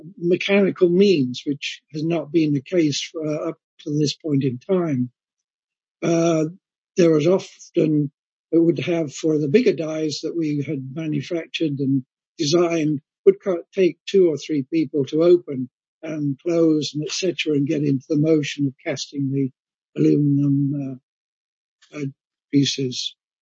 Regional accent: Coventry, West Midlands, United Kingdom; moved away as an adult; now in Victoria, Canada; Vic and Marie, who had previously emigrated to Canada, returned with their children to Coventry, my hometown, in order to visit family and friends.

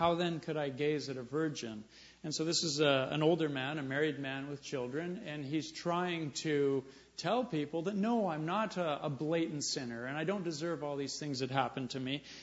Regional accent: El Salvador; Because I grew up in El Salvador

